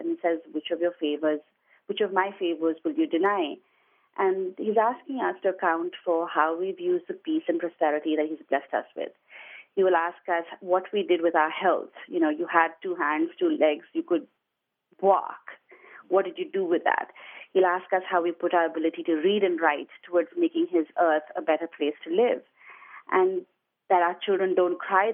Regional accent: Mumbai, Maharashtra, India; now in Glendale Heights, United States; I live in Glendale Heights. And I grew up in Bombay, India, all the way from the state of Andhra Pradesh. And the capital is Hyderabad. So we are Hyderabadis

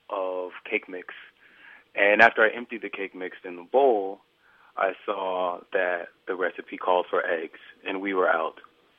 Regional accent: Atlanta, Georgia, United States; now in New York, United States; I am from Atlanta originally, but I am currently living in New York.

